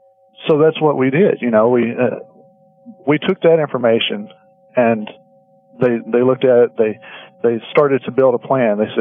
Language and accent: English; Tennessee, United States; accent: southern; you have to forgive me, I'm from Tennessee, so sometimes my southern accent messes up people's names